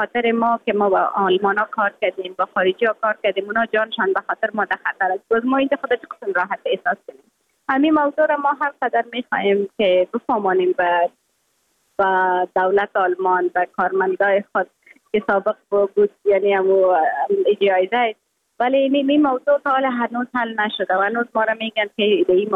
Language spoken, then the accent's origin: Persian; Afghanistan